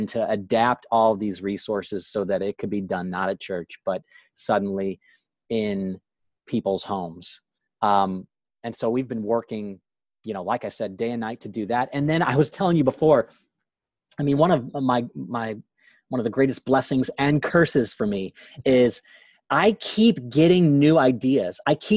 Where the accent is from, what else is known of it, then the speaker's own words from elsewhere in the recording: St. Louis, Missouri, United States; I'm from St. Louis, I'm in Missouri.